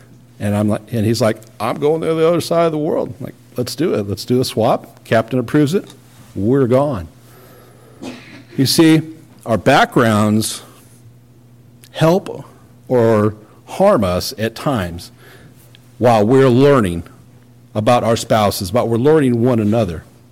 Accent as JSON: {"language": "English", "region": "Missouri", "country": "United States", "tie": "born or raised there", "said": "Well, for someone who's growing up in Missouri outside of St. Louis, oh, that seemed pretty far away."}